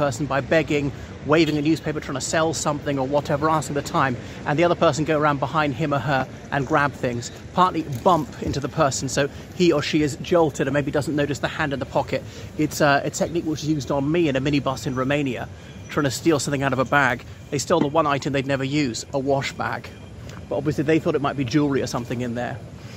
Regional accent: Ireland; from Ireland and here I am in Italy, in Rome, okay?

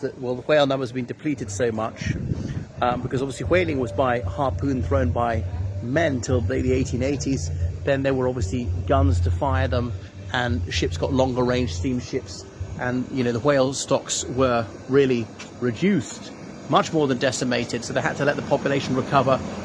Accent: Ireland; from Ireland

